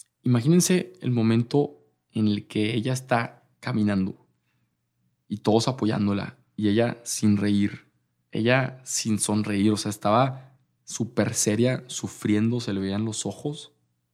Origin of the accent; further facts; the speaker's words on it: Torreón, Coahuila, Mexico; now in Monterrey, Mexico; Yo soy de Torreón